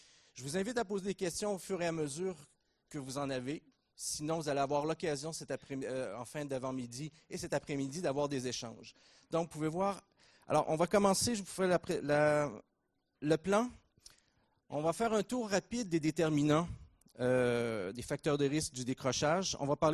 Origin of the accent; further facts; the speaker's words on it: Quebec, Canada; accent: Québécois; Des fois, j'ai un accent français. Quand je m'oublie, j'ai un accent québécois.